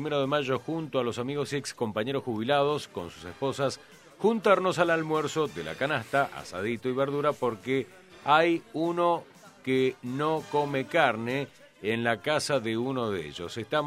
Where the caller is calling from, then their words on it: Luzuriaga, Mendoza, Argentina; desde el este mendocino.